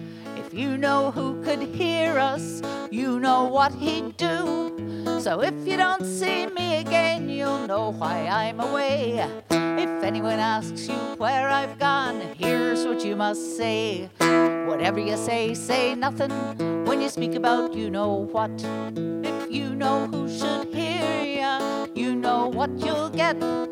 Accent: Pittsburgh, Pennsylvania, United States; I came here from Pittsburgh, Pennsylvania. I heard your governor's worse than ours.

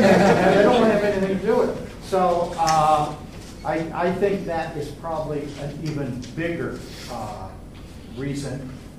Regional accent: United States; Okay, I'm an American.

